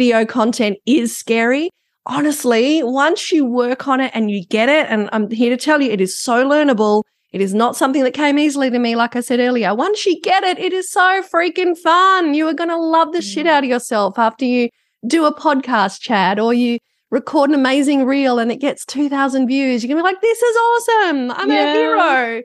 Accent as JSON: {"language": "English", "town": "Kalamunda", "region": "Western Australia", "country": "Australia", "tie": "born or raised there", "said": "I am I definitely was one of those Perth kids. I grew up in Kalamunda, went to Les Medi High School, and I was just hating on Perth and WA a lot"}